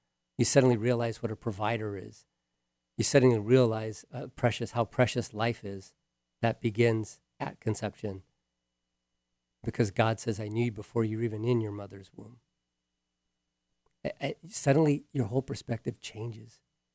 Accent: Hawaii, United States; I grew up in Hawaii, 18 years old, playing in a band

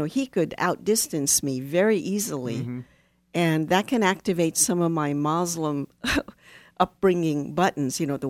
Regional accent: Washington, D.C. area, United States; I'm a local girl. I don't know enough about, you know, I grew up outside of Washington, D.C., so my brother still loves the Redskins.

